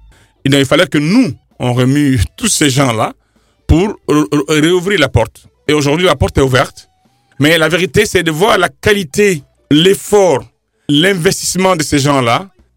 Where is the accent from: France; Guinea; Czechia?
Guinea; mon pays, Guinée, est numéro 1 en spectacle live